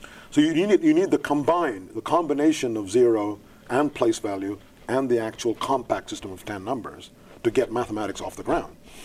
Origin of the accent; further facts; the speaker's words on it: India; also born or lived in Thailand; I was born in India, but to some extent I was raised all over the world, especially in Thailand and Bangkok, because my father was a diplomat there. So I'd shuttle back and forth between Bangkok and Madras.